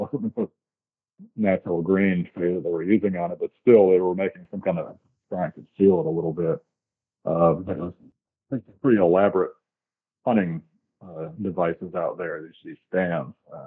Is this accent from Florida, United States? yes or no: yes; Florida, United States; now in South Carolina, United States; I grew up in Florida, but my family's all from Georgia and Kentucky, so I've lived all throughout the south.